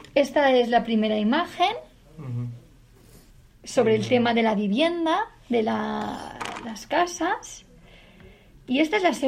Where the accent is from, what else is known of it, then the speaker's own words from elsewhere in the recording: Barcelona, Catalonia, Spain; now in Madrid, Spain; yo soy de Barcelona y vengo a trabajar a Madrid